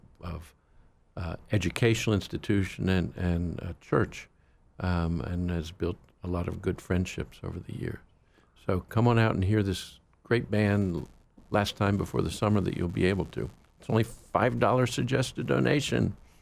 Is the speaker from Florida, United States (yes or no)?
yes; Miami, Florida, United States; where I grew up in Miami, Florida, Miami in many ways was a musical wasteland.